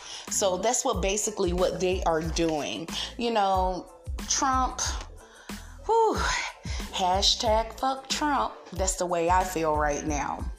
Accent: Raleigh, North Carolina, United States; but this happened in my hometown in Raleigh, North Carolina.

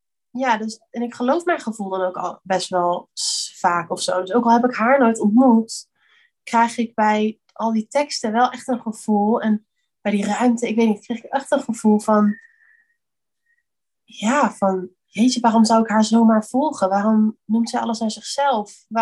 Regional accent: Netherlands; Maar we zijn wel heel erg sociaal als Nederlanders in ieder geval.

